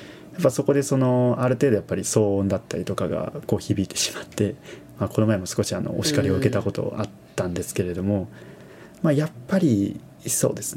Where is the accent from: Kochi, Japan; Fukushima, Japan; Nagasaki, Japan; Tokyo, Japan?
Nagasaki, Japan; now in Kyoto, Japan; 僕は長崎からはるばるやってきてます